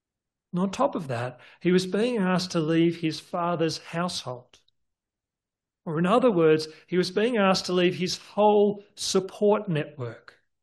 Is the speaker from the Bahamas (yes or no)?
no; Forbes, New South Wales, Australia; moved away; also born or lived in Sydney; Now, when I left my hometown of Forbes and went off to Sydney to study